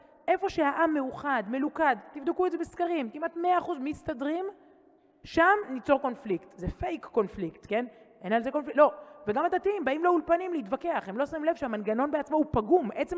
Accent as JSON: {"language": "Hebrew", "town": "Ramat HaSharon", "region": "Tel Aviv District", "country": "Israel", "tie": "born or raised there", "also_born_or_lived": "Herzliya", "said": "אני גדלתי ברמת שרון, בהרצליה"}